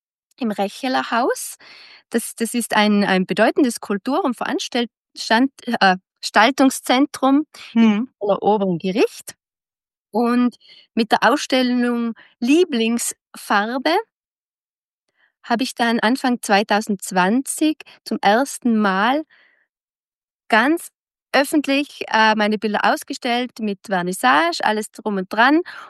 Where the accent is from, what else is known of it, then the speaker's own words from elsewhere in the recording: Fliess, Tyrol, Austria; ich komme aus Fliers, das ist eine Gemeinde im Bezirk Landeck in Tirol. Ich bin 41 Jahre alt